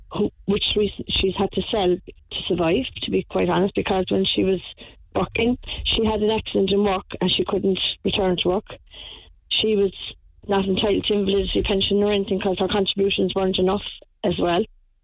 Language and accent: English; Ireland; born or raised there; also born or lived in England